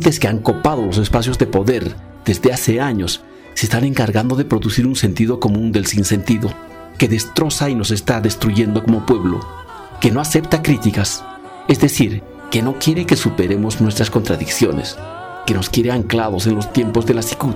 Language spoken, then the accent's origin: Spanish; Oruro, Bolivia; lo festivo nos está mostrando lo que somos, como orureños, en nuestras miserias, en nuestras contradicciones